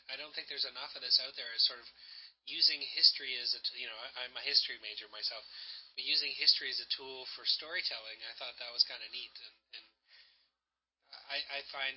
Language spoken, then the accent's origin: English; Canada; Not that as a Canadian I really need to learn that much about American history